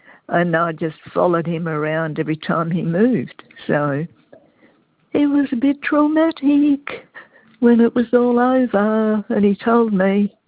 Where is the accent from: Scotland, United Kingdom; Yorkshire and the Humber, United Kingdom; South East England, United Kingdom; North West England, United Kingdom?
South East England, United Kingdom; Brighton; No, I'm from Brighton. I don't have a car.